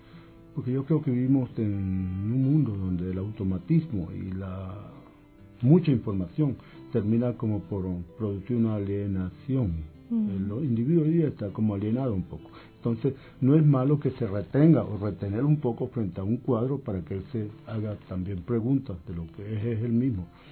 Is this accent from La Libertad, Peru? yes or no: yes; Trujillo, La Libertad, Peru; moved away as an adult; also born or lived in Paris; yo llegué allá de Trujillo a París sin hablar francés, sin tener plata.